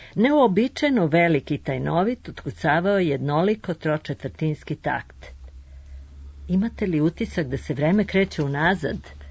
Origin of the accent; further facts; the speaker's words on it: Zemun, Belgrade, Serbia; putovanje moj rodni grad Zemun